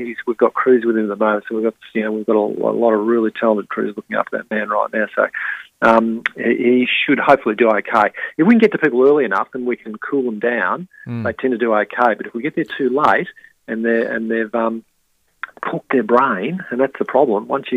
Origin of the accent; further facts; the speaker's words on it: Victoria, Australia; I grew up in Victoria, so it was freezing every time.